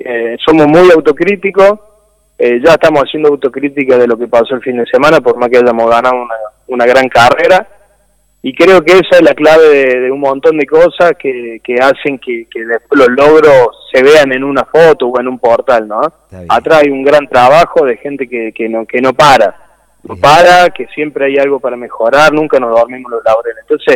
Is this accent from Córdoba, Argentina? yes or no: yes; Río Ceballos, Córdoba, Argentina; en Río Ceballo, de donde yo soy.